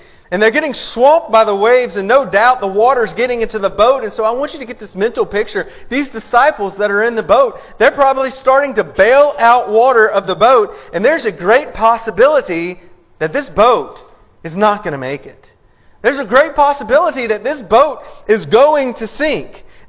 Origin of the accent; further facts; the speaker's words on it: Louisiana, United States; moved away; I came from Louisiana. Louisiana is below sea level, if you don't know.